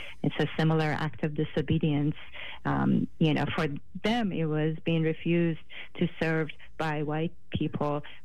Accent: Shiraz, Fars, Iran; so I'm from Shiraz, Iran originally, and when I was 6 years old

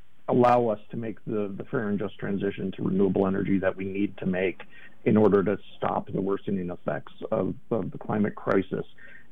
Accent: Illinois, United States; I grew up in Illinois, and my grandfather was a farmer

